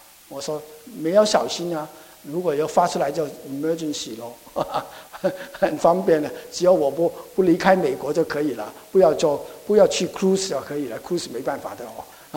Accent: Guangdong, China; 我是广东人，就尖麻绿豆

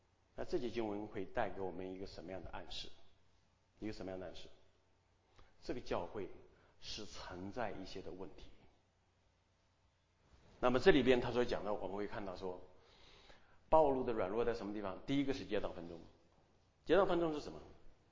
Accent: China; 我们大部分我知道是从大陆来的啊，我们的年龄大概跟我差不多啊，就是60年代前后那个初中这个年龄层次。

